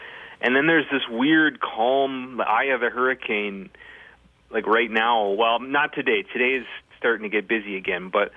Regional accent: Balsam Township, Minnesota, United States; Balsam Township.

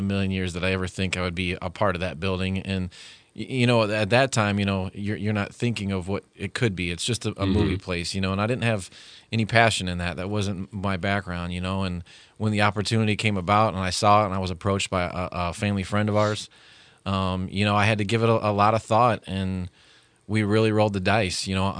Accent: Hobart, Tasmania, Australia; here, and my roots are here, and this is where we're going to be.

